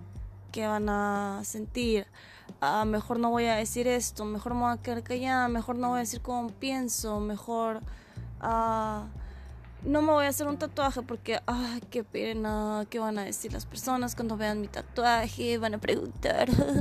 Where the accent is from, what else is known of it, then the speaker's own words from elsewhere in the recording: Hermosillo, Sonora, Mexico; now in United States; Yo vengo de Sonora, Hermosillo, y no sé si algunos tengan la misma cultura, me imagino que algunos sí, no todos, pero ahorita estoy viviendo aquí en Estados Unidos.